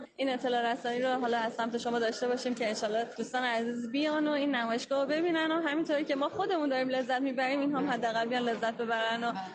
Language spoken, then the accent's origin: Persian; Iran; من ایران متولد شدم، بزرگ شده ایرانم و واقعا لهجه رو حالا تو خانواده‌ام خیلی نداشتیم و منم اصلا لهجه رو ندارم و کاملا ایرانی صحبت.